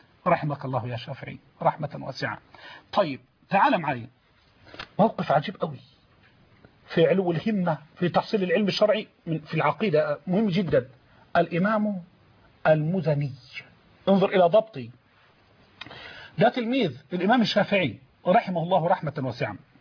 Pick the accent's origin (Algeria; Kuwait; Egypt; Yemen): Egypt; عندنا كمصريين،